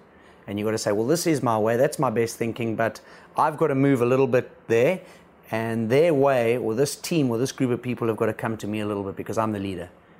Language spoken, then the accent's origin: English; South Africa; And when I worked with the Indian team, I came as a South African to the Indian team, and I needed to understand their way.